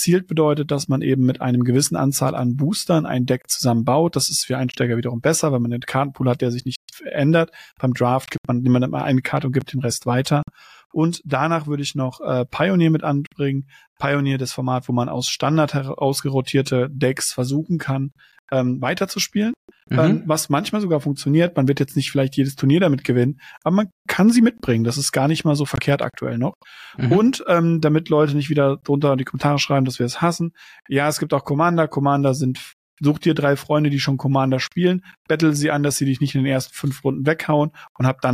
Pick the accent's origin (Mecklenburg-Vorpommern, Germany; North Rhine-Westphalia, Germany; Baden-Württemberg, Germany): Baden-Württemberg, Germany; Ich komme aus dem Schwarzwald von unten, aus dem Süddeutschland ursprünglich. Und wir waren sehr nah an der französischen Grenze